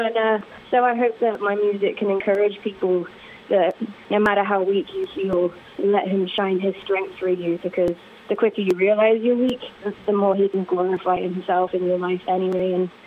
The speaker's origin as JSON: {"language": "English", "town": "Coventry", "region": "West Midlands", "country": "United Kingdom", "said": "I'm a girl from Coventry, England that wanted to be a hairdresser"}